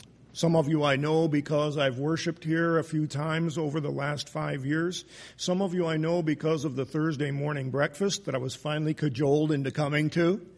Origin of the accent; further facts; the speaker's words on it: Binghamton, New York, United States; moved away as an adult; now in Strasbourg, France; I was born in Binghamton, New York, and attended West Presbyterian Church there from the time I was a little boy up until when I was in sixth grade, about 11 or 12 years old, when we moved to the suburbs.